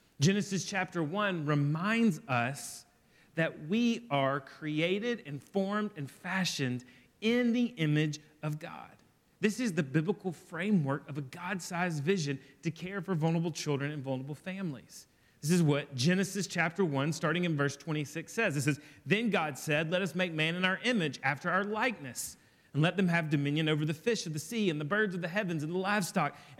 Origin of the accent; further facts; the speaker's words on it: Birmingham, Alabama, United States; and I'm from Birmingham, Alabama, and a huge Crimson Tide fan.